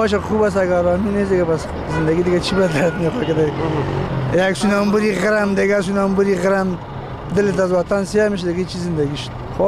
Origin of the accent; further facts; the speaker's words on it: Kabul, Afghanistan; از کابل هستم.